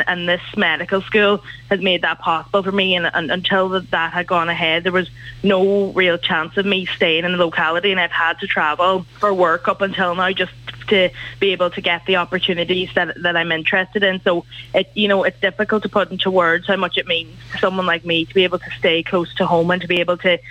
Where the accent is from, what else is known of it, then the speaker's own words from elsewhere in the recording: County Donegal, Ireland; also born or lived in Derry; now in Letterkenny, Ireland; I was born here in Derry. I live in Letterkenny, and I, you know, I'm so proud of being from Donegal, and it's just a huge part of my identity. So to be able to train and work where I'm from, the Northwest, and where my family's from